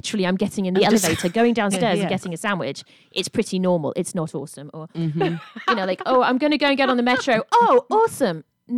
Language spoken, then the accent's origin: English; United Kingdom; And I'm British and we're kind of like much grayer and much more kind of like, no, this is a bit shit.